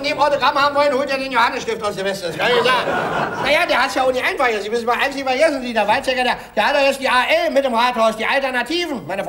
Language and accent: German; East Germany, Germany; born there; Und ich kenne mich im Osten aus, ich bin im Osten geboren.